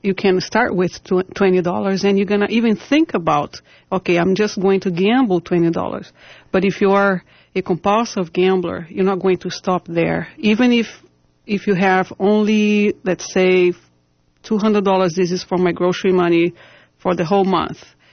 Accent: Brazil; moved away; Well, I'm from Brazil originally, and I came here 13 years ago

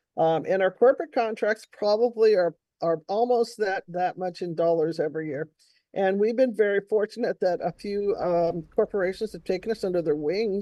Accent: California, United States; when I go back home to Kansas, I'm from California, but I consider the reservation one of my homes.

